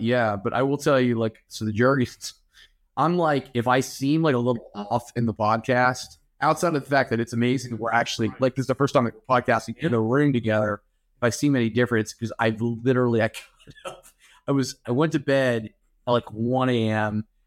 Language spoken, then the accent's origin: English; Oklahoma, United States; I think what's great, what is crazy about like growing up in Oklahoma is like so much of like Oklahoma